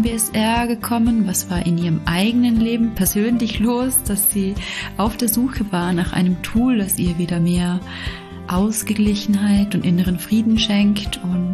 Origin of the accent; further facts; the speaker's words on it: Vorarlberg, Austria; accent: Vorarlberg dialect; wir sind beide Vorarlbergerinnen. Also bitte entschuldigt, falls wir hin und wieder in unseren Dialekt abrutschen, aber wir geben unser Bestes, Hochdeutsch zu sprechen für euch.